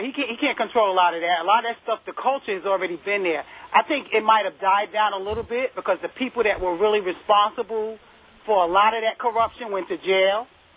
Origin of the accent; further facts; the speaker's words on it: Brownsville, United States; I was like, come on, I'm coming from Brownsville. I'm like from the ghetto straight into the ghetto. So I was kind of raw and rough, you know, with my delivery.